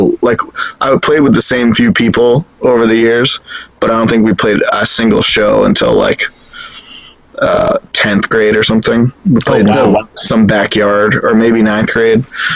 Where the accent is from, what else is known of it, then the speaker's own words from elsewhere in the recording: Raleigh, North Carolina, United States; born there; Yes. I was born in North Carolina.